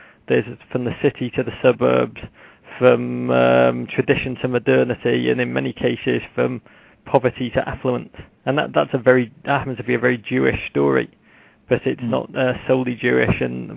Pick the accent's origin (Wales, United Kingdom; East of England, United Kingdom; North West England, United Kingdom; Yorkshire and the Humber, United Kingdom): North West England, United Kingdom; Liverpool; now in United States; I was born in Liverpool, which was quite a place to grow up. It was very vibrant culturally, but economically it was in the 80s under Mrs. Thatcher.